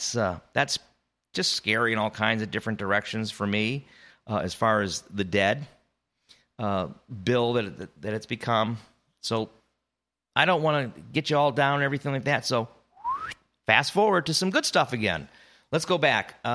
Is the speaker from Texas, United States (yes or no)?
yes; Texas, United States; if it doesn't shake you to the core as a Texan, as an American, and as a God-fearing human being